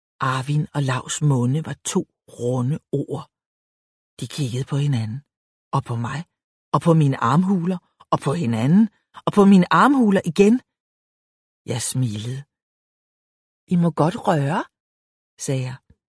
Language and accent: Danish; Copenhagen, Capital Region of Denmark, Denmark; Jeg var fra København.